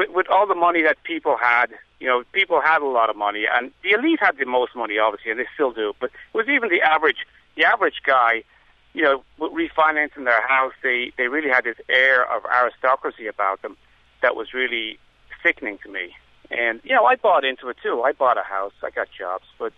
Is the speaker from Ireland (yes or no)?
yes; Dublin, Leinster, Ireland; also born or lived in Boston, United States; But I grew up in Dublin, and I lived here for 15, 20 years in the Boston area. And then I moved back for the Celtic Tiger.